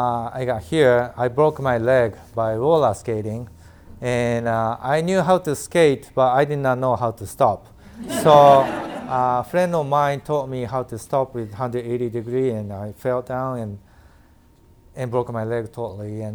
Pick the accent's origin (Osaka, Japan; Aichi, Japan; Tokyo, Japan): Osaka, Japan; We are born and raised in Osaka, Japan, and my family was atheist.